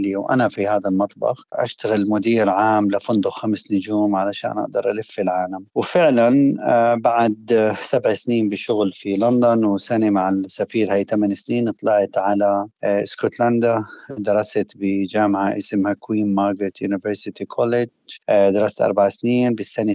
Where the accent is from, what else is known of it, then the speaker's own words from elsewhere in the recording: Amman Governorate, Jordan; also born or lived in Kuwait; أنا من مواليد الكويت لأب وأم فلسطينيين لاجئين في مخيم الوحدات في الأردن. قضيت يعني طفولتي في المخيم ودرست كمان في مدارس الوكالة،